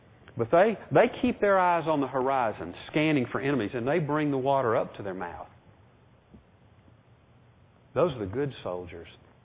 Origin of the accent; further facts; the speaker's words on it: Birmingham, Alabama, United States; I was raised in Birmingham. In 1963, I was 11, 12 years old. Birmingham had another name at that time called Bombingham.